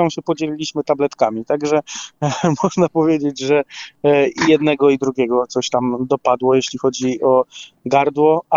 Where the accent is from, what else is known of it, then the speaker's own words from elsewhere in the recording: Krzepice, Silesian Voivodeship, Poland; my z Krzepic